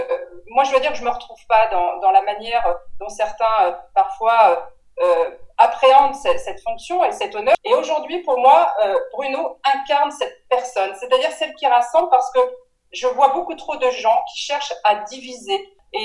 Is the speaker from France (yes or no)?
yes; France; Humainement, il a ces qualités que nous recherchons lorsque nous sommes Français de l'étranger.